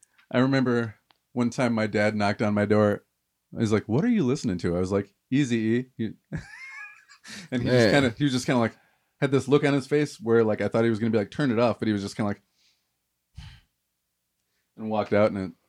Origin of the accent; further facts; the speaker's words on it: Okemos, Michigan, United States; I grew up just outside of Lansing in the suburbs in a place called Okemos.